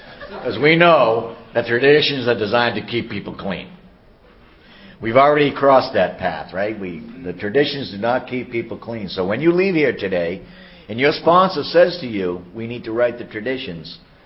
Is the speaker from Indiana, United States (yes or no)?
no; Boston, Massachusetts, United States; accent: Boston; So the best thing you might get out of this meeting is my accent. You know, if you learn anything here today, other than we don't pronounce our R's in Boston, good for you.